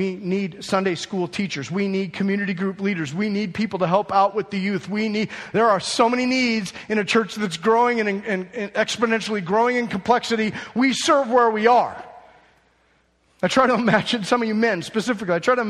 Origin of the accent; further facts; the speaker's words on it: United States; Honestly, I was starting to get frustrated as an American pastor, looking at what pastors were experiencing around the world